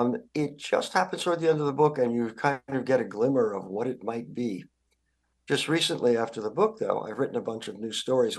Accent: New York, United States; When I was a kid growing up in New York, there were no limits to anything.

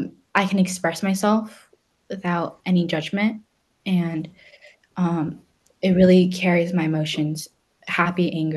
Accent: Santa Barbara, California, United States; And I was born and raised here in Santa Barbara, very lucky and like grateful for that.

